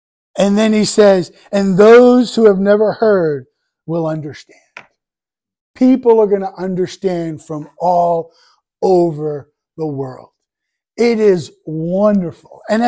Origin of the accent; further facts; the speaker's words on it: Hackettstown, New Jersey, United States; You know, in my hometown, Hackettstown, the next town over, Washington